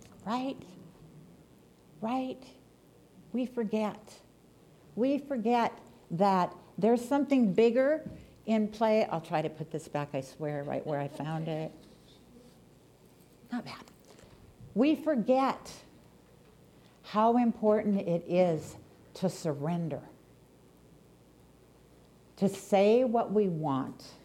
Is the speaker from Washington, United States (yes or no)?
yes; North Bend, Washington, United States; when I grew up in North Bend, Washington. There were 900 people that lived in North Bend, 30 miles east of Seattle